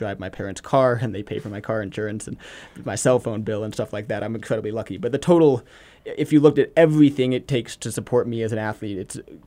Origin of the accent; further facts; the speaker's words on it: United States; No, I think in particular it's really hard as an American athlete because we don't get any governmental support for athletics in this country